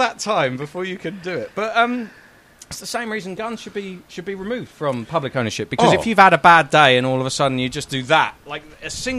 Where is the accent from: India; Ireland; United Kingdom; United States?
United Kingdom; as a Brit watching it unfold